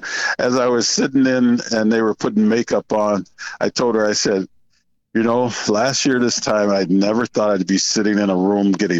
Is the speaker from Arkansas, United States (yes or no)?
no; Cleveland, Ohio, United States; So I grew up in Cleveland, Ohio, and we probably played everything from baseball to basketball, ran track in the street.